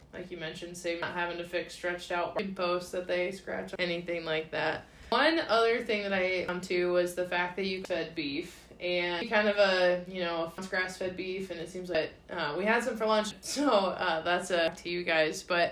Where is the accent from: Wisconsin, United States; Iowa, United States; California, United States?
Iowa, United States; I mean, I'm from Northwest Iowa. We've got corn, soybeans, you know, pasture sprinkled in between on the land you can't farm.